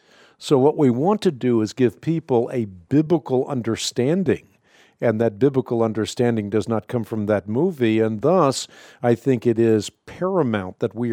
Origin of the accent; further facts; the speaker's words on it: Netherlands; first language Dutch; English is a second language; I'm Dutch. Dutch is my first language.